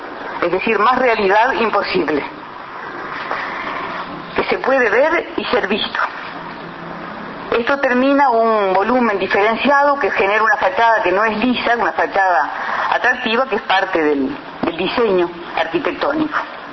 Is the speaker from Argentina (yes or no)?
no; Uruguay; no somos los que somos, no somos los uruguayos.